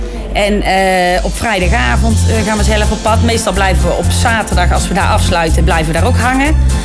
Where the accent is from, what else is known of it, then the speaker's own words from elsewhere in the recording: North Brabant, Netherlands; Ja, want wij komen uit Schoenlappersland.